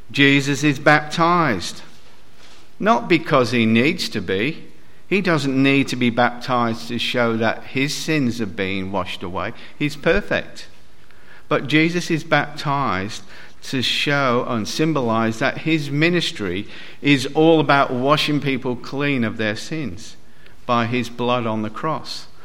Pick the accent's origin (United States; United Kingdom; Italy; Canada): United Kingdom; Northern Ireland; also born or lived in England; now in Australia; I was born in Ireland, grew up in England, emigrated to Australia. I was a Roman Catholic, now I'm a Presbyterian minister.